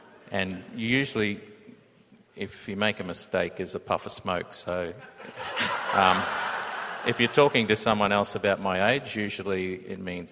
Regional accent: Cairns, Queensland, Australia; Cairns, Australia.

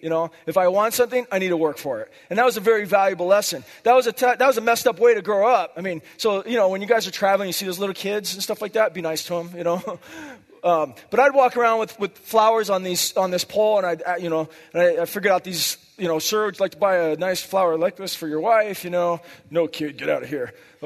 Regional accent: Hawaii, United States; Now I grew up in Hawaii, okay? And in Hawaii, if you're white, you're the minority. And I grew up just getting chased and beat up and like by big, huge Samoans and stuff like that.

